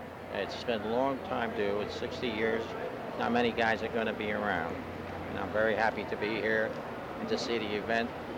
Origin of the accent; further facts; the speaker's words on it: New York City, New York, United States; born there; now in Deerfield Beach, United States; New York City.